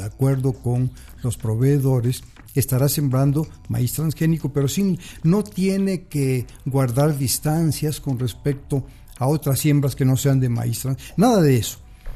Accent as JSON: {"language": "Spanish", "country": "Mexico", "said": "Fundamentalmente el derecho que tenemos los mexicanos para una alimentación inocua, variada."}